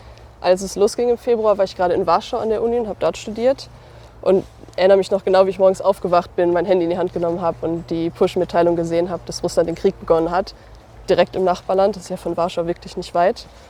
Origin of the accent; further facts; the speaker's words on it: Bottrop, North Rhine-Westphalia, Germany; Ich bin 26 Jahre alt und ich komme aus Bottrop.